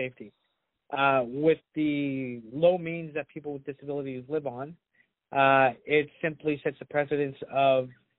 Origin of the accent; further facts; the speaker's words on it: Hamilton, Ontario, Canada; I'm trying to make change because I'm from Hamilton